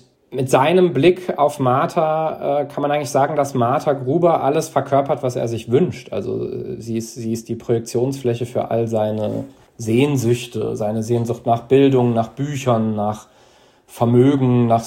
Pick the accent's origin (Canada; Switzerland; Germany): Germany; Celle, Lower Saxony; born there; zwar ist meine Mutter, die ist aus Celle, und ich bin auch in Celle geboren worden, und dort haben meine deutschen Großeltern gelebt.